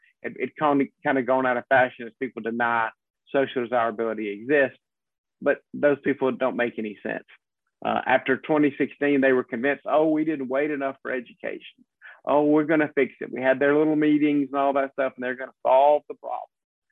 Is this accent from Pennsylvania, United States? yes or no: no; South Carolina, United States; and I grew up in South Carolina doing politics.